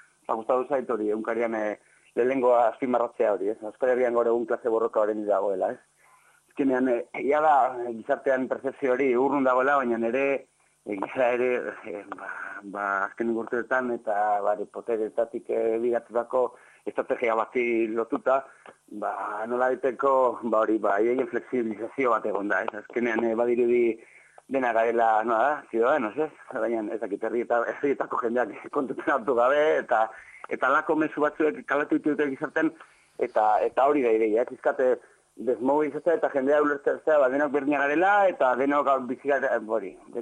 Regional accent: Bilbao, Basque Country, Spain; nik bilbotarra naiz

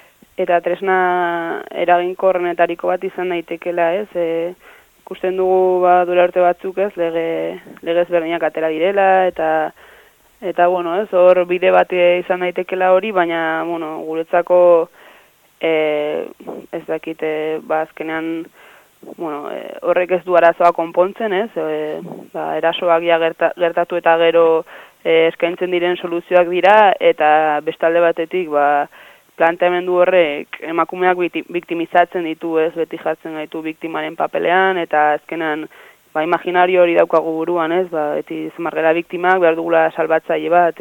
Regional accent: Pamplona, Navarre, Spain; hemen Iruñekoa naiz

